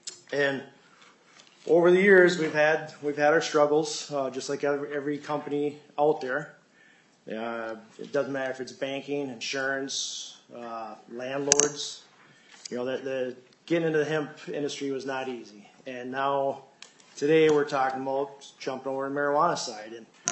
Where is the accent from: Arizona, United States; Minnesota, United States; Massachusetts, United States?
Minnesota, United States; Austin; I'm from Austin, Minnesota.